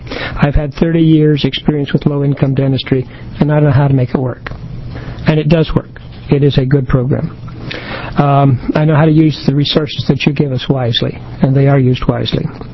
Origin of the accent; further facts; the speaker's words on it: Fall Creek, Oregon, United States; For the record … I'm from Fall Creek.